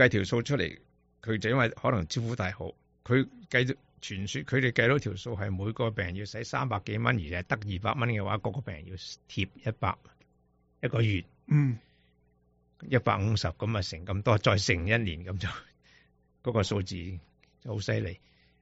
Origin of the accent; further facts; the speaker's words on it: China; 都对我哋少数民族亚裔，即系我有时亚裔比较好听啲啦，唔好净系我哋中国人。